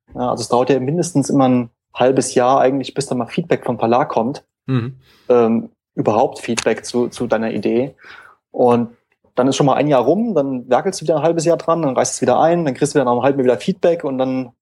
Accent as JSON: {"language": "German", "region": "Saarland", "country": "Germany", "said": "wer die Stimme nicht kennt. Ich komme aus dem Saarland und arbeite zwar in Mainz"}